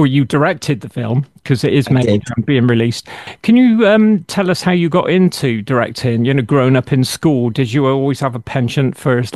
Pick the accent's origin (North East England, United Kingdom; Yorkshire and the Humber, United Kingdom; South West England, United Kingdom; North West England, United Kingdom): South West England, United Kingdom; Bristol; accent: Bristolian; Obviously, I'm very fluent in Welsh, as you can tell from my Bristolian accent.